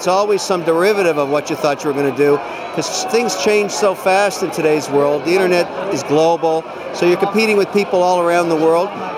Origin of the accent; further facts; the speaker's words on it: Canada; I love the Canadian flag. I'm a Canadian.